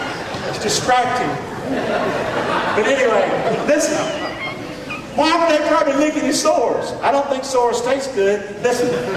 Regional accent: Rockingham, North Carolina, United States; Here's what we called it when I grew up in Rockingham. We would eat around the table. There was eight of us.

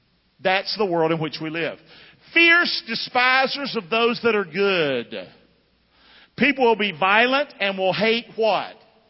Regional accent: United States; born there; I love our country. I love that I was born in America.

